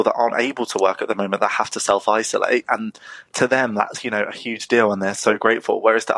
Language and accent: English; South East England, United Kingdom; born there; now in London, United Kingdom; I usually live in London. I've actually moved back to where I was born in Kent. I've got a twin brother and he works for Tesco